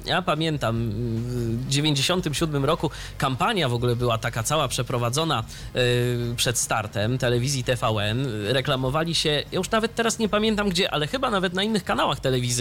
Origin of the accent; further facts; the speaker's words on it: Iława, Warmian-Masurian Voivodeship, Poland; do mojego rodzinnego miasta, do Iławy, 75 km od Olsztyna